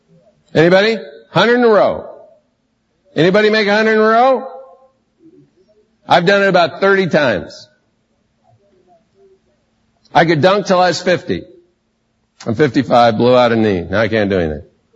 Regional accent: United States; born there; I was born in the United States, I never murdered anybody.

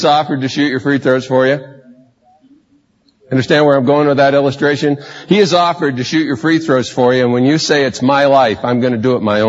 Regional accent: United States; born there; I was born in the United States, I never murdered anybody.

